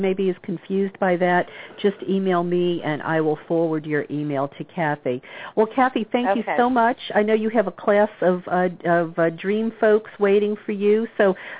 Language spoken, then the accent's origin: English; the South, United States; I think I can get by with talking about it because I am from the South after all.